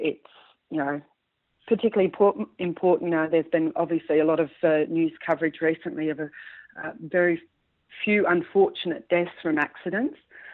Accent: Perth, Western Australia, Australia; now in Victoria, Australia; I grew up in Perth and I learnt to ride on some of the Fredericks' little show ponies

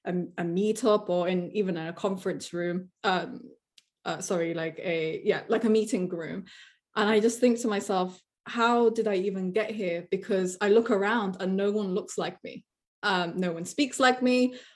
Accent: Philippines; I'm a woman. I'm Filipino.

